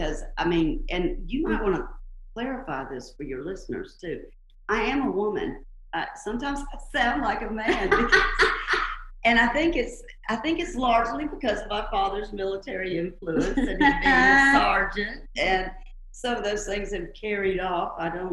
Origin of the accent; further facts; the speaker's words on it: Prattville, Alabama, United States; I hail from the bad side of the tracks. I'm talking about, I'm from Prattville, Alabama. My father retired from the Air Force out of Maxville. So I graduated high school from Prattville High Sch